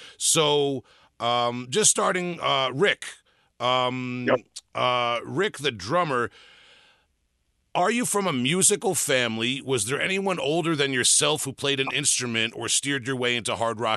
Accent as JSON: {"language": "English", "region": "New York", "country": "United States", "said": "I'm not a well-educated man. I'm from New York here in the United States."}